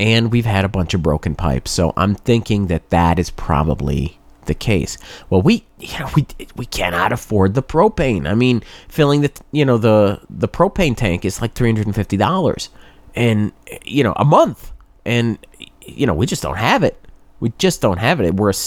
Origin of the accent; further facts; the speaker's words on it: New England, United States; Now, I grew up in New England. I am no stranger to snow and shoveling